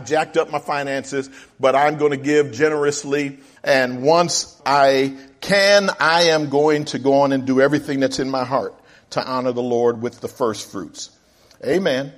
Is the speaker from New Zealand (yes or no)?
no; Philadelphia, Pennsylvania, United States; Back in 1989, I'm coming from Philly. We had a row home in the hood.